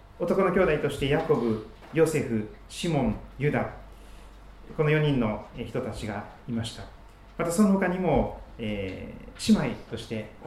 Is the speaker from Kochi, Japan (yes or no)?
yes; Kochi, Japan; 私は四国の高知県というところで生まれ育って、そして二十歳の時に高知の教会に初めて導かれました。